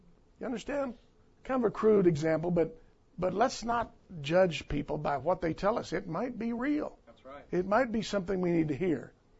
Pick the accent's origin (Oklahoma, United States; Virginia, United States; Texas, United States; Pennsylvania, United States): Texas, United States; You know, I'm from South Texas.